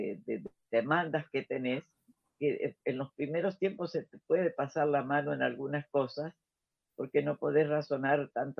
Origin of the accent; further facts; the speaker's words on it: Entre Ríos, Argentina; born there; otros italianos que estaban ahí en esa zona de Entre Ríos donde yo nací